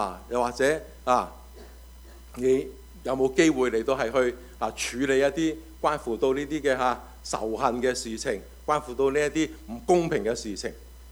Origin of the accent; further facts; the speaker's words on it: Taiwan; 或者我們台灣人，我們都沒那麼貼身